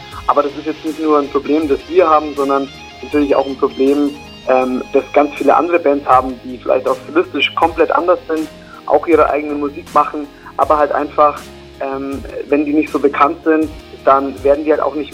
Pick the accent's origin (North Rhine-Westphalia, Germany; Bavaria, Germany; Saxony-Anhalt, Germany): Bavaria, Germany; Rosenheim; ich komme beispielsweise aus Rosenheim, ganz im Südosten der Republik